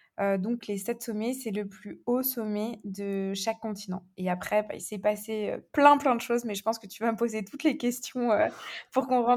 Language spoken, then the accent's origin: French; Strasbourg, Grand Est, France; also born or lived in Bordeaux / Paris / Brussels; j'ai 24 ans, je suis originaire de Strasbourg. Très brièvement, j'ai fait mes études entre Bordeaux, Paris et Bruxelles. Et depuis septembre dernier, je suis rentrée dans ma ville natale à Strasbourg